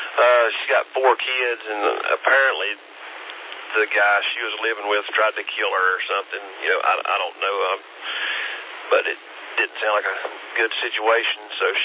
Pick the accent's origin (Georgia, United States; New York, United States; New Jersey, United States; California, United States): Georgia, United States; Atlanta; born there; now in Asheville, United States; It's here right around Asheville, but I was born in Atlanta.